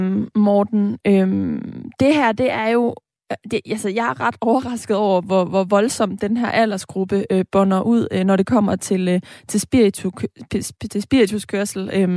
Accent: Central Denmark Region, Denmark; jeg er vokset op tæt på Aarhus, hvor jeg står lige nu

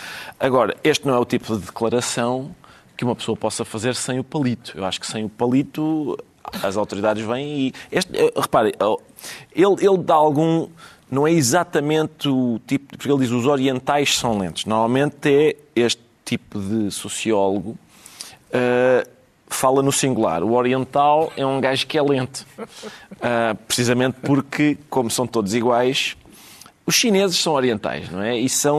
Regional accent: Lisbon, Portugal; Provavelmente a minha dificuldade em compreender isso é porque eu sou de São Sebastião da Pedreira. sou muito urbano.

